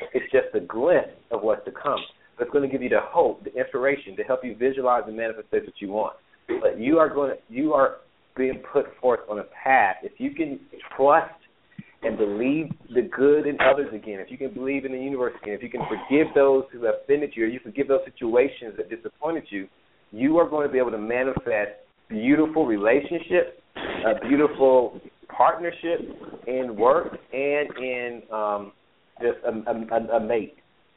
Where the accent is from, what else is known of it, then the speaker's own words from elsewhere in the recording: North Carolina, United States; I'm from North Carolina too, Keisha. That's why I asked.